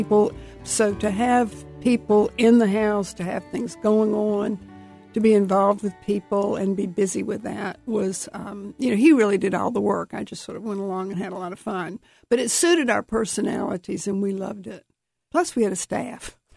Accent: Atlanta, Georgia, United States; I grew up in Atlanta, and a lot of people had talked about Robert E. Lee a lot.

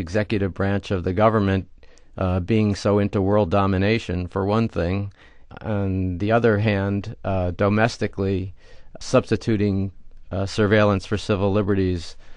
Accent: California, United States; So this is California. This is, you know, my home state.

